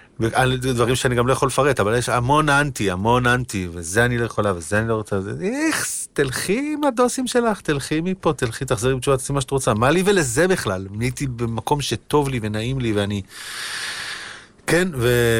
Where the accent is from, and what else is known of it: Jerusalem, Jerusalem District, Israel; born or raised there